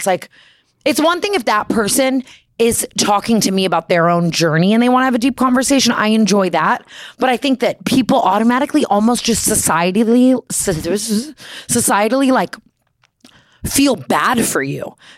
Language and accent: English; Las Vegas, Nevada, United States; like I'm from Las Vegas.